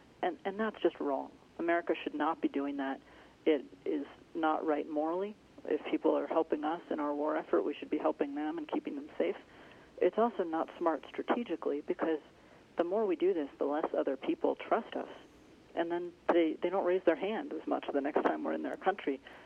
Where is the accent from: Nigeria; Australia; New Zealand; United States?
United States; Fairbanks, Alaska; I grew up in Fairbanks and loved Alaska.